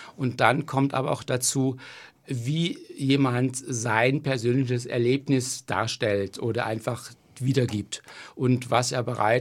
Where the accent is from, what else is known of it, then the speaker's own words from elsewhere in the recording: Krefeld, North Rhine-Westphalia, Germany; born there; geboren in Krefeld.